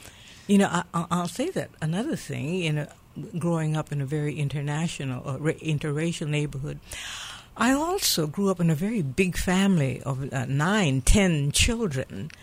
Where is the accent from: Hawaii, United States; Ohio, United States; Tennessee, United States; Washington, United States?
Hawaii, United States; Honolulu; I grew up in Kalihi. I'm a Kalihi kid.